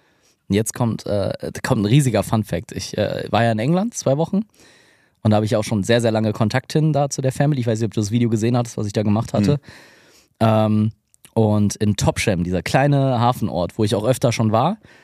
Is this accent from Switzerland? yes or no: no; Bottrop, North Rhine-Westphalia, Germany; ich komme ja aus Bottrop.